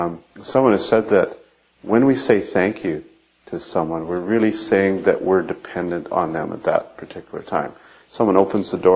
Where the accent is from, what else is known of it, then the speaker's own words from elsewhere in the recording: Canada; even though we're very Canadian and polite.